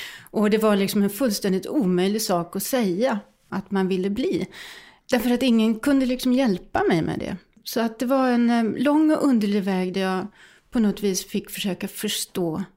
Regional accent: Helsingborg, Skåne, Sweden; Jag är liksom inte sån här född Ödeåkrabo, utan jag kommer faktiskt från Helsingborg.

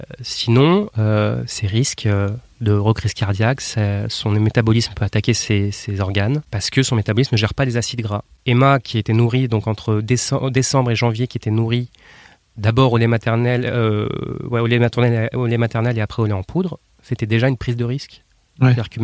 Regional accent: Nantes, Pays de la Loire, France; born there; moi je viens de France, née à Nantes

